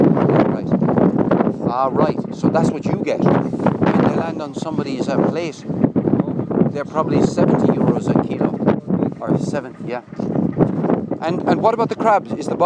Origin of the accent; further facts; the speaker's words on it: Limerick, Munster, Ireland; moved away; I'm from Limerick. I was gone out of Ireland for 30 years, so since I wouldn't have heard of me.